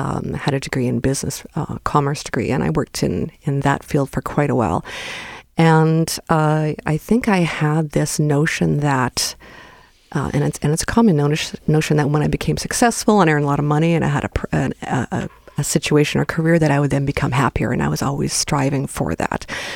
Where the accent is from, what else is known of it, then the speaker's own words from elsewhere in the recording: Winnipeg, Manitoba, Canada; also born or lived in Iqaluit; Well, I've been a Winnipegger for a long time, since I was very young, but most people don't know that I was born in Iqaluit.